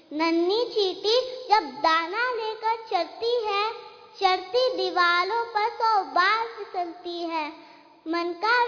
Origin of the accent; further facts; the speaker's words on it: Indore, Madhya Pradesh, India; मैं इंदौर से आई हूँ।